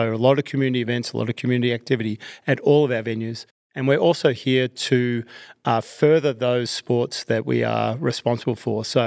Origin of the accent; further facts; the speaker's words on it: Australia; I'm Australian. I worked at the Sydney Games as an Australian.